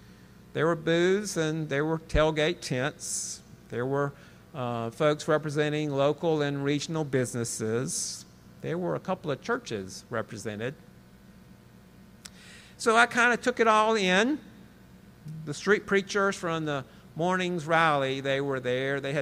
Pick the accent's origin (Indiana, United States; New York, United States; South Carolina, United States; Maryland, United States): South Carolina, United States; Columbia; I saw somebody there that I knew, that I grew up with outside of Columbia.